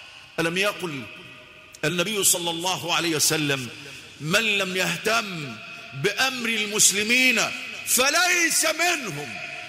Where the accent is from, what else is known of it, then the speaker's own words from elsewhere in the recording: Egypt; في مصر في بلدنا هذا لا يعبأ إلا بنفسه